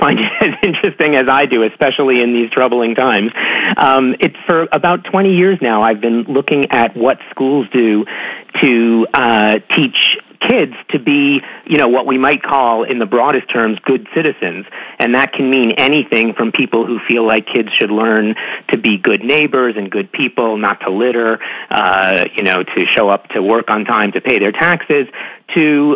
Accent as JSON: {"language": "English", "region": "New York", "country": "United States", "lives_now": "Ottawa, Canada", "said": "I'm from New York originally. I'm living in Ottawa, Canada now. But I was in New York during 9/11."}